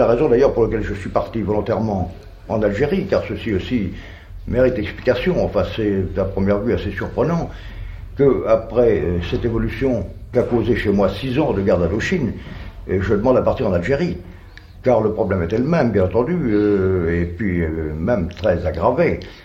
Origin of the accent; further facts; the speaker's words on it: Brittany, France; plus spécialement chez moi en Bretagne